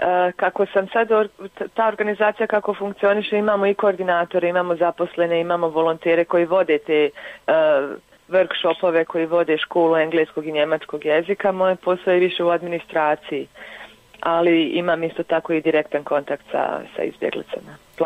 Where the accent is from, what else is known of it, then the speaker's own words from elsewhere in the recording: Bosnia & Herzegovina; now in Switzerland; ono što je meni najviše smetalo u Švicarskoj kad sam došla iz Bosne i Hercegovine